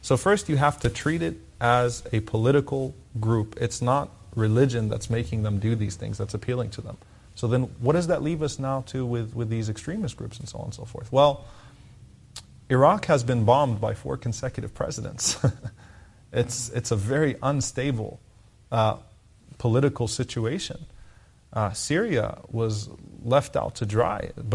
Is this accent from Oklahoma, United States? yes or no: no; Louisiana, United States; now in Irving, United States; I grew up in Louisiana. I'm from Louisiana. So I grew up seeing the Ku Klux Klan, their rallies.